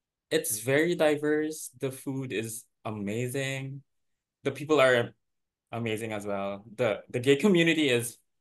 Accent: Philippines; now in San Francisco, United States; I'm originally from the Philippines.

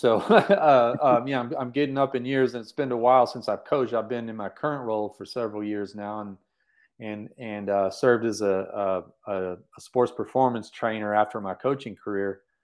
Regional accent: Texas, United States; But I grew up in Texas, and a lot of people who grew up in Texas like I did can identify with a pull of football.

